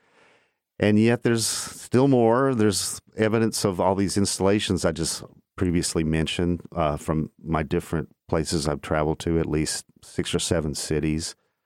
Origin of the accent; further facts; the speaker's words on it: Chattanooga, Tennessee, United States; And every time I do one, I always think of Chattanooga because it's my hometown, and the history of this city are some of my favorite stories.